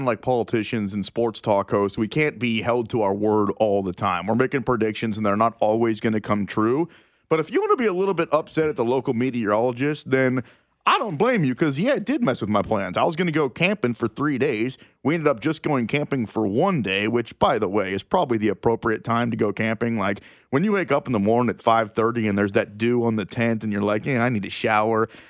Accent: Overland Park, Kansas, United States; I grew up in Overland Park, and then I went to school at KU.

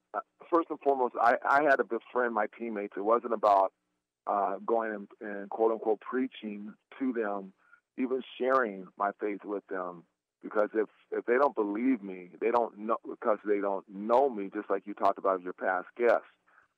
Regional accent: Portland, Oregon, United States; I'm a kid who's born and raised in Portland, Oregon, and I, you know, came up with two older brothers and an older sister and two wonderful parents in the household

